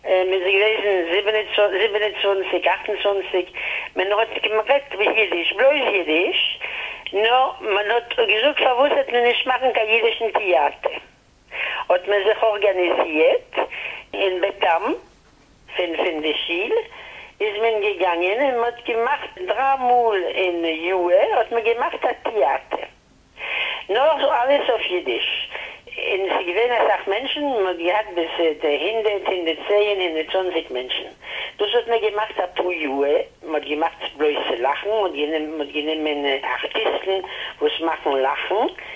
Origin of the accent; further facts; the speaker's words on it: Paris, Île-de-France, France; German is a second language; Man gewohnt in Paris. Ich bin geboren in Paris.